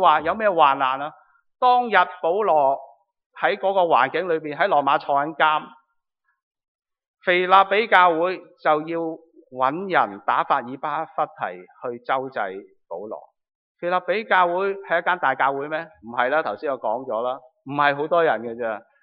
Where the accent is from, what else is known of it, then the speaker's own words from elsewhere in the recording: Guangdong, China; accent: Cantonese; 如果用我们广东话俗啲嘅，你就会听得明。